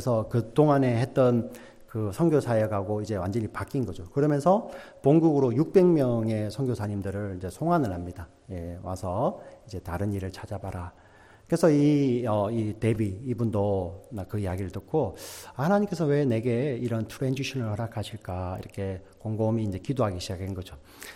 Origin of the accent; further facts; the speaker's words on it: South Korea; I'm Korean